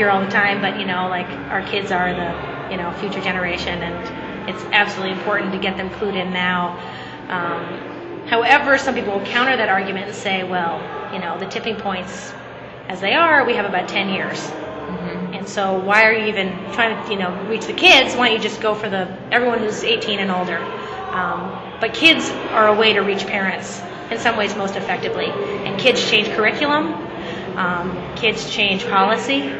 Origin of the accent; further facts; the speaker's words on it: Boston, Massachusetts, United States; I'm from Boston, Massachusetts.